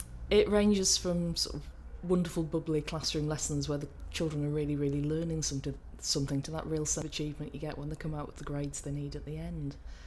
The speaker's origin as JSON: {"language": "English", "town": "York", "region": "Yorkshire and the Humber", "country": "United Kingdom", "said": "I'm 38, just had my birthday, and I'm from York."}